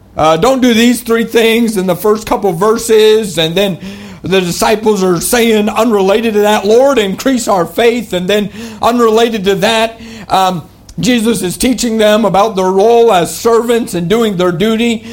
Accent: Vermont, United States; growing up in Vermont, you know, you've got, when I was growing up, not really any cell phones

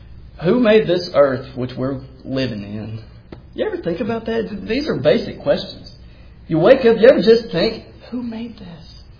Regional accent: Danville, Kentucky, United States; When most of you know, I grew up in Danville

